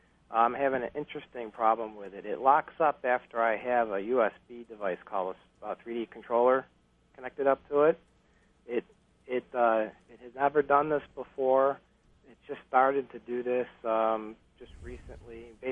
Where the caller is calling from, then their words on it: Rochester, New York, United States; Rochester.